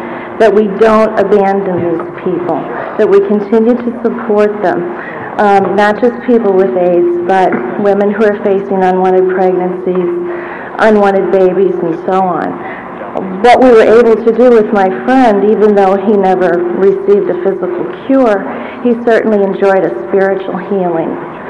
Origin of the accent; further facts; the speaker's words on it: St. Louis, Missouri, United States; I'm a nurse from St. Louis